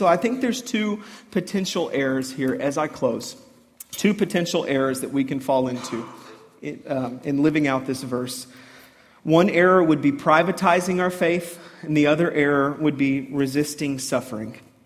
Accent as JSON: {"language": "English", "country": "United States", "said": "I'm an American. I am buoyed by First Amendment rights."}